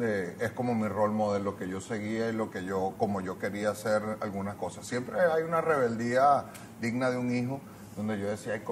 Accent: Caracas, Capital District, Venezuela; born there; yo nací en Caracas en el año 76, de padre de familia libanesa. Mi abuelo emigró a principios del siglo XX a Puerto Cabello.

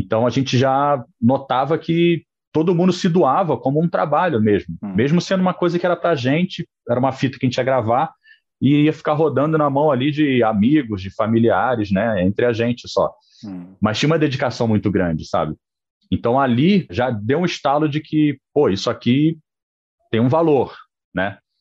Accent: Petrópolis, Rio de Janeiro, Brazil; sabem que nós somos de Petrópolis

